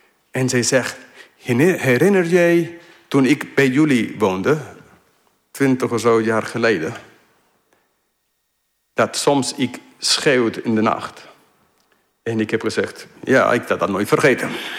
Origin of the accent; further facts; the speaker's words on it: Colombia; now in Netherlands; Ik ben opgegroeid in Zuid-Amerika. Mijn ouders, jullie weten, zijn misschien sommige van jullie zendelingen. Dus vanaf 4 jaar oud woonde ik in Colombia.